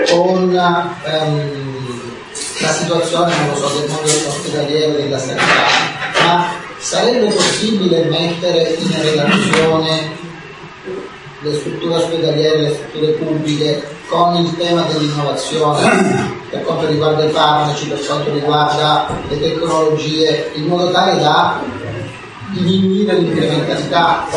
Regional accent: Moscow, Russia; vengo da Mosca.

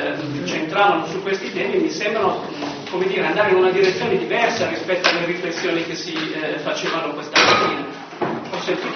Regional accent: Como, Lombardy, Italy; vengo da Como

